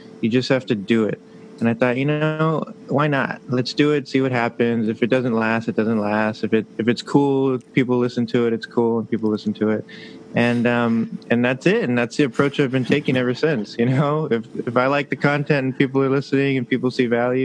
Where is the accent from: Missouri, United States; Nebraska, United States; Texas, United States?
Texas, United States; McAllen; moved away as an adult; also born or lived in Houston; now in Saudi Arabia; I am from McAllen, Texas. So I grew up in, born and raised in McAllen, Texas. Went to the University of Houston, lived in Houston for 14, 15 years.